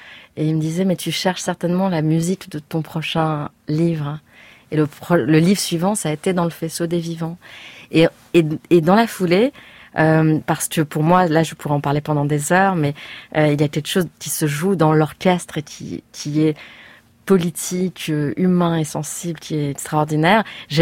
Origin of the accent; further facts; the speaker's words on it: Nice, Provence-Alpes-Côte d'Azur, France; Plusieurs journalistes m'ont demandé des réactions parce qu'ils savaient que je venais de Nice